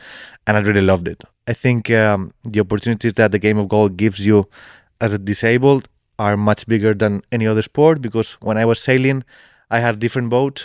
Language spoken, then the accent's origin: English; Spain; We're a pretty small country. Golf is not very big sport.